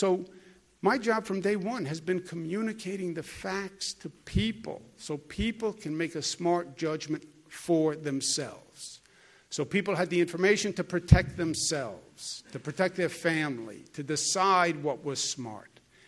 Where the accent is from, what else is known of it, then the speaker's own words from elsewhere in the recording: Brooklyn, New York, United States; Even though I'm half from Brooklyn, that doesn't matter when you're from Brooklyn.